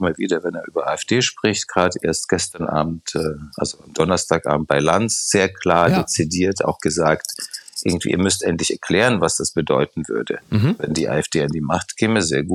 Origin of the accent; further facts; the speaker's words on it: Prague, Czechia; Ich war gerade in Prag, was meine Heimatstadt ist, wo ich auch manchmal öfters bin.